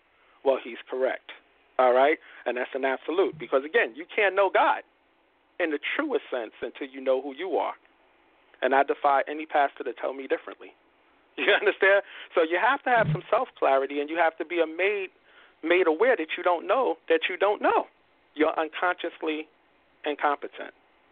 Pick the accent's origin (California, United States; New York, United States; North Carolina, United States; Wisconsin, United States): New York, United States; Brooklyn; I'm from Brooklyn. I'm a guy from Brooklyn. You know what I'm saying? I grew up, you know, Lafayette Gardens.